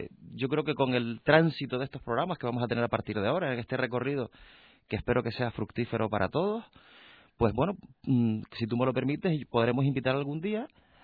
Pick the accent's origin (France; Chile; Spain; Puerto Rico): Spain; Canary Islands; Pero mi tierra es esta.